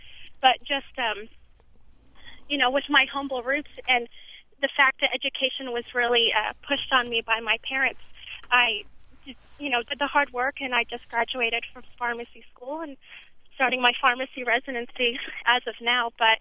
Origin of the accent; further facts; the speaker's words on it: Iraq; now in United States; I'm an immigrant from Iraq who came to the United States in 1990 with my family.